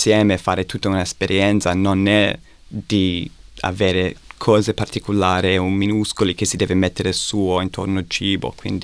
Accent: Australia; Italian is a second language; come sappiamo non sono italiano, quindi essere un australiano che è riconosciuto a fare questi panini italiani

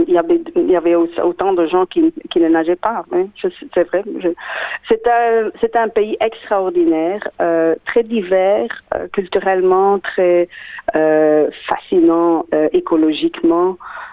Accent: Sint-Niklaas, Flanders, Belgium; French is a second language; now in Australia; je suis flamande d'entre Gand et Anvers, Saint-Nicolas.

